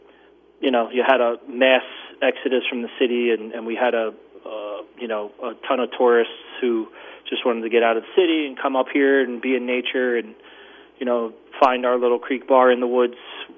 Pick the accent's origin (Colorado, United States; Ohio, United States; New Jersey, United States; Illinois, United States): New Jersey, United States; Asbury Park; I'm from New Jersey, originally from Asbury Park, and I have a lot of friends in Asbury that have restaurants